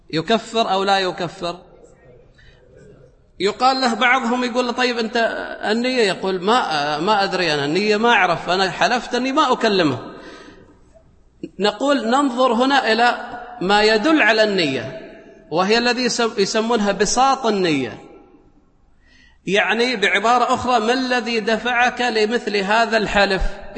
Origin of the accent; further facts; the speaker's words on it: United Arab Emirates; قال باللهجة مثلا المحلية هنا عندنا في الإمارات